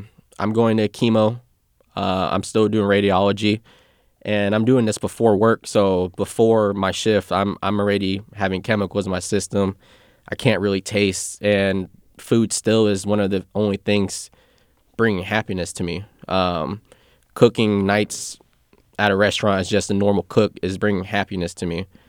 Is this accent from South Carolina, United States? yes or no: no; Sacramento, California, United States; growing up in Sacramento, there's so many different multicultural, you know, cuisines out here.